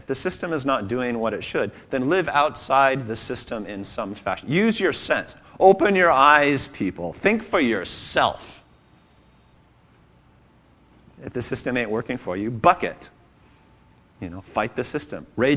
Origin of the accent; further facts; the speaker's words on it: United States; So, you know, as an American, maybe we don't think about a just system.